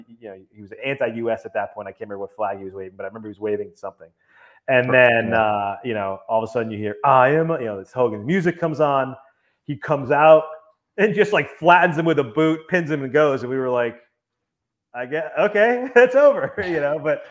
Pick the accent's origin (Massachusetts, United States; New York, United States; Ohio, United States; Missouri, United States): Massachusetts, United States; Boston; So I grew up in around Boston